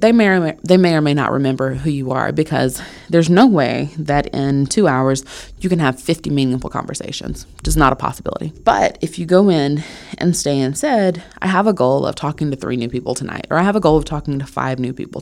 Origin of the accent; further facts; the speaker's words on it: Alabama, United States; people listen to my accent often and ask me where I'm from. And so I'm quick to say Alabama. And then I immediately follow that up with, yeah, you know, it was a huge culture shock moving here.